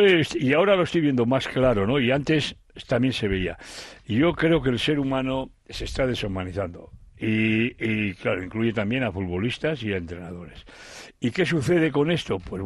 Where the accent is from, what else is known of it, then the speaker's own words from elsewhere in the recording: Sestao, Basque Country, Spain; also born or lived in Barakaldo; yo nací en Baracaldo y de crío fuimos a Sestao. Mis padres me llevaron con meses a Sestao. Y yo a Sestao le tengo un cariño especial porque ahí me formé como futbolista y como persona